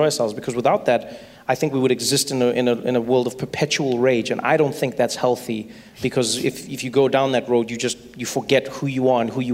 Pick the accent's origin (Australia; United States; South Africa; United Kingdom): South Africa; I grew up in South Africa, and when I was growing up, the country was going through a tough time with apartheid. And then apartheid ended when I was 6 years old